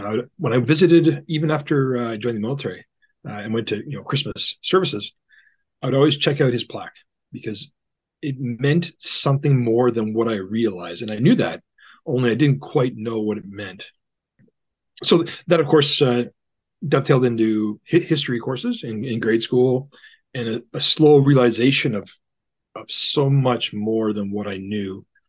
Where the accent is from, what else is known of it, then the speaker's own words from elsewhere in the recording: Grafton, Ontario, Canada; Yeah, I grew up in Grafton. I really, really love it there.